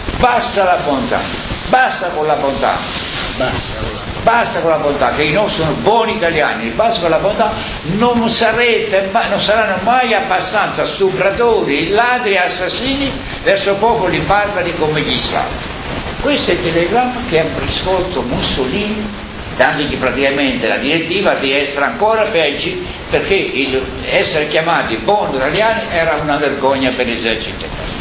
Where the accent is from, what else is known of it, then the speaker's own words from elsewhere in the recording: Saviano, Campania, Italy; born there; io sono nato vicino a Napoli, a Saviano.